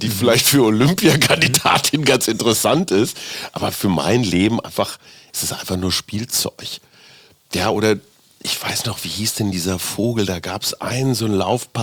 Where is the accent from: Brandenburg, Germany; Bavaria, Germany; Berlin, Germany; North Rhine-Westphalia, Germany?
North Rhine-Westphalia, Germany; Münster; in meiner Heimatstadt Münster